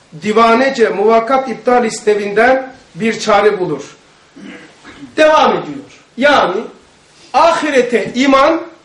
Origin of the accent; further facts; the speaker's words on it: Black Sea Region, Turkey; ben kendi memleketimi söyleyeyim. Karadeniz'de öyleydi.